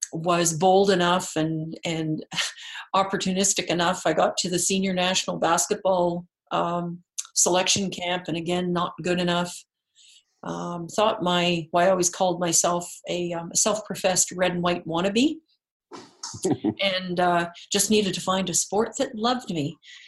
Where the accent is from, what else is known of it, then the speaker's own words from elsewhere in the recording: Ottawa, Ontario, Canada; I was born and raised in Ottawa, nation's capital